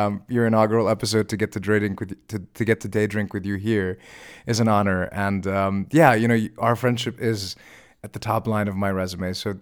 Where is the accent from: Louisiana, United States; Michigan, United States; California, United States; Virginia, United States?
Virginia, United States; And for me, I think growing up in Virginia, where I grew up, there were so few examples of stories about other places.